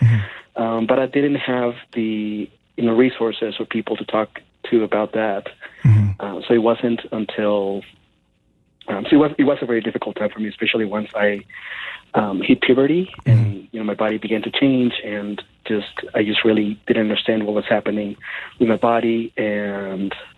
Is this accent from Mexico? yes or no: yes; Oaxaca, Mexico; I grew up in Oaxaca, Mexico